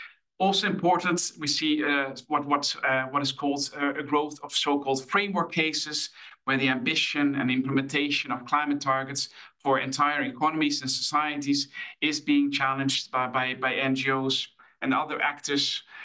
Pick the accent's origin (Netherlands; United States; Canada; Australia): Netherlands; English is a second language; you already see some indications from my home country here, and you'll probably know about them as well. In the Netherlands